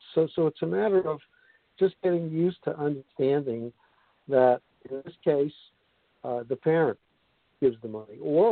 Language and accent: English; Brooklyn, New York, United States; growing up in Brooklyn, New York, you know, you had a lot of transportation and a lot of things were close by where I could walk.